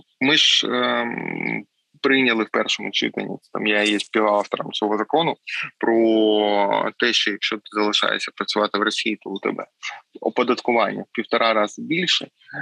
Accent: Mariupol, Donetsk Oblast, Ukraine; з Бучі, з Ірпеня або мого рідного Маріуполя

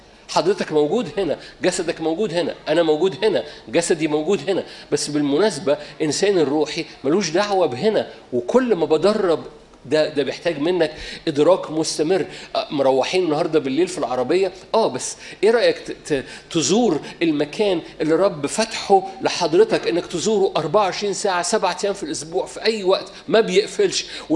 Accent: Cairo, Cairo Governorate, Egypt; وماشي بيه بقاله 20 سنه عندنا في القاهره

